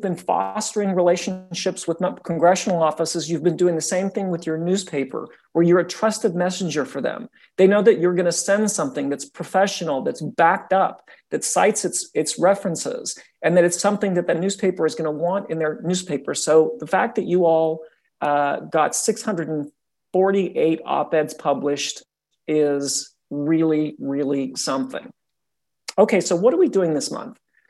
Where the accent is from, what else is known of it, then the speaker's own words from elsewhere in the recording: Salt Lake City, Utah, United States; now in San Diego, United States; Where I grew up in Salt Lake City, I've been told that the Salt Lake Tribune is going from a daily to a weekly publication.